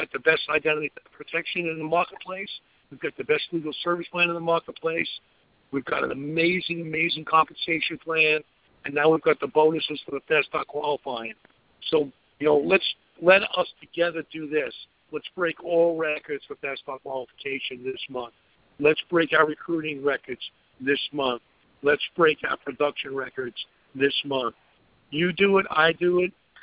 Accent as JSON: {"language": "English", "region": "Florida", "country": "United States", "said": "I'm from Florida to California to Utah"}